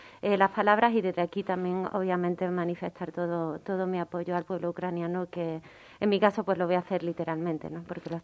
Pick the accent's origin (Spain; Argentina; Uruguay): Spain; Andalusia; cuando me dicen, bueno, tú eres española, digo, no, soy andaluza